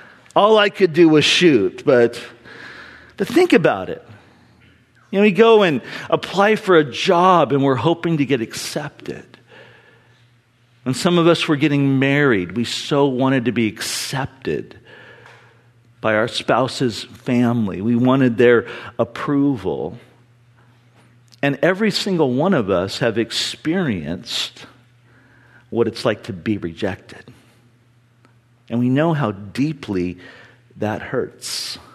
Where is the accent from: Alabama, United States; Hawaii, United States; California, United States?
California, United States; I grew up in Orange County and spent a lot of time at the beach.